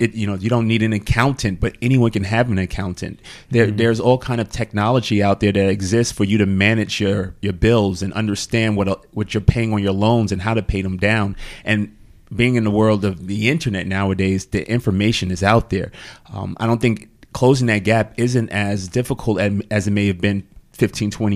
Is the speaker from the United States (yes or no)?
yes; New York City, New York, United States; Growing up in New York City, public schools, you learn the basics.